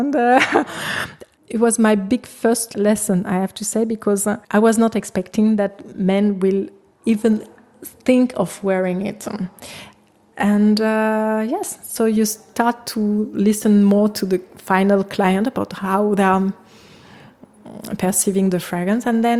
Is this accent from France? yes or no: yes; Paris, Île-de-France, France; English is a second language; I'm from Paris, which is a fantastic city, more for grown-up than a family, actually.